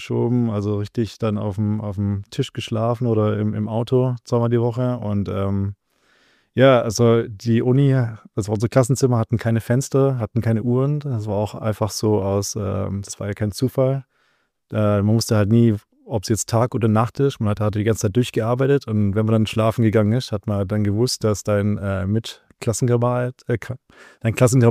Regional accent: Baden-Württemberg, Germany; Ja, ich komme vom kleinen Dorf aus der Schwäbischen Alb mit 1000 Einwohnern.

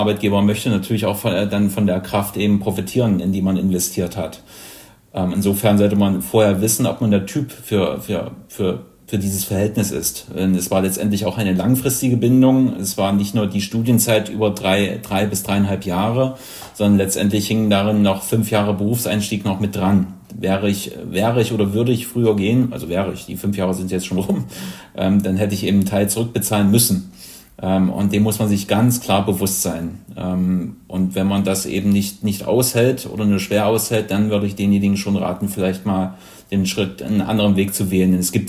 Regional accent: Halle, Saxony-Anhalt, Germany; von meiner Heimatstadt gucken muss, von Halle-Saale

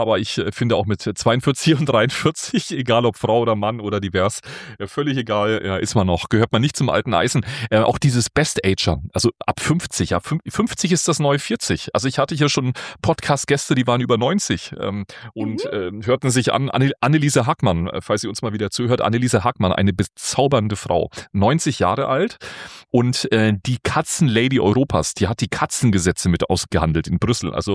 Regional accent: Bavaria, Germany; in Strullendorf. Das ist eine Gemeinde im oberfränkischen Landkreis Bamberg. Und wer es bis jetzt noch nicht gehört hat, wir sind beide aus Oberfranken.

